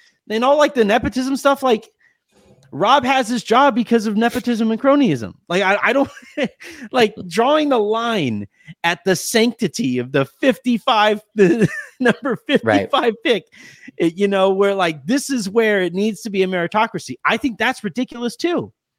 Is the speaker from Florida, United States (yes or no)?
no; Yorba Linda, California, United States; So I grew up in a very affluent area. I grew up in Yorba Linda, California. It is one of the richest kind of communities in the country.